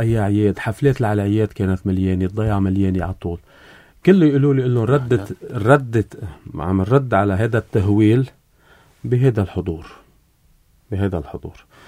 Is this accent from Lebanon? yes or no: yes; Lebanon; ومجحفه بحق ضيعتنا ومجحفه بحق لبنان ككل.